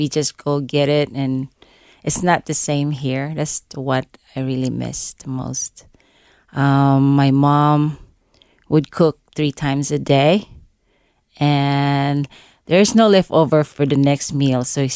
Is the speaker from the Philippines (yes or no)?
yes; Cebu, Central Visayas, Philippines; English is a second language; Very poor, but we live in a small village where we're content.